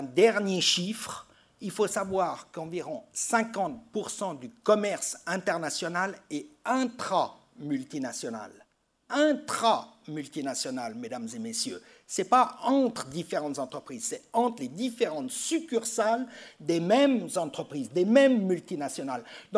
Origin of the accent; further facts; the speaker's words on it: Vaud, Switzerland; je suis suisse, bon vaudois, et que je travaille ici à l'université avec les archives suisses